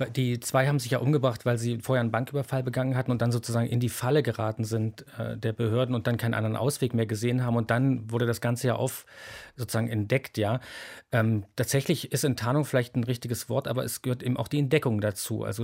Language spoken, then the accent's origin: German; Thuringia, Germany; born there; now in Berlin, Germany; Ich bin selber gebürtiger Thüringer, von daher ist das, obwohl ich schon lange in Berlin lebte, natürlich interessant, was irgendwie in Thüringen passiert.